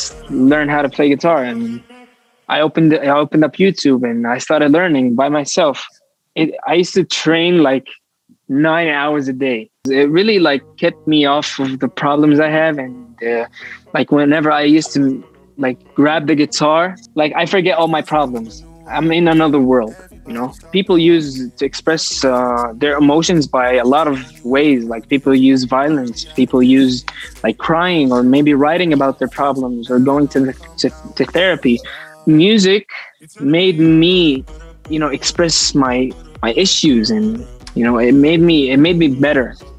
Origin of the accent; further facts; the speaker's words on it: Jordan; English is a second language; I'm 17-year-old. I'm from Jordan. It's a really small country, and I've made this global hit, you know? And what I really want from all of this is to make Arab music a global thing.